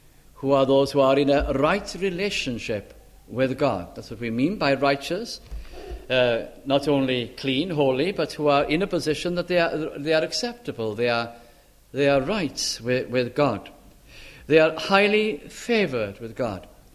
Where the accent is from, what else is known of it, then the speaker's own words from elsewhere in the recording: Caernarfon, Wales, United Kingdom; And I was given one of my hometown in Carnarvon